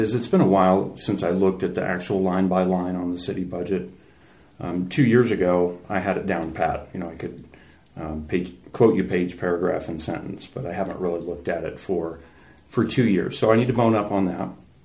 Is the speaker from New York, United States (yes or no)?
yes; Buffalo, New York, United States; also born or lived in Laramie; I grew up in Buffalo. I was actually born in Laramie, but that was only because my parents were going to college there. And so I think when I was three, we moved back to Buffalo, and I pretty much lived here my entire life